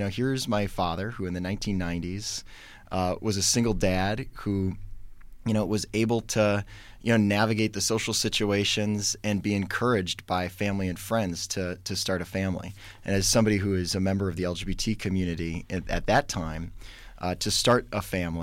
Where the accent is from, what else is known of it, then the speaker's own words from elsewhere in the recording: Racine, Wisconsin, United States; And so growing up in Racine, being a product of the public schools, knowing my neighbors, you know, really being raised by the village that is our community, I grew up with this real sense of gratitude for my hometown.